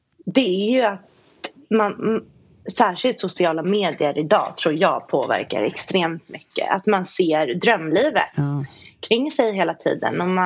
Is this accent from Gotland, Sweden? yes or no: no; Blackeberg, Stockholm County, Sweden; Jag växte upp i Blackeberg i Bromma tillsammans med min ensamstående mamma. Min pappa dog innan jag föddes. Så att jag och mamma var själva. Hade farmor och farfar som bodde i närheten